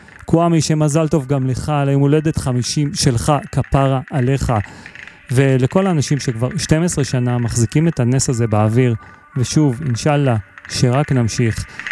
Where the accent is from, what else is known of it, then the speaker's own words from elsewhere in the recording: Jerusalem, Jerusalem District, Israel; כירושלמי הייתה לי את חנות התקליטים